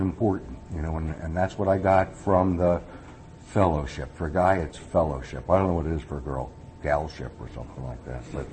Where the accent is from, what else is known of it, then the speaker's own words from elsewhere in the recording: New Jersey, United States; I grew up in North Jersey, but I always liked the country.